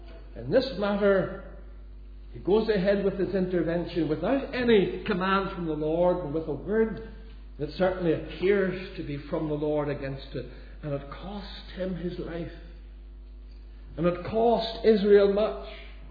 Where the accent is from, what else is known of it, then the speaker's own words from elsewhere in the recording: Lisburn, Northern Ireland, United Kingdom; Remember, after one of those meetings in my hometown of Lisburn, and the meeting there in the Christian Workers Union Hall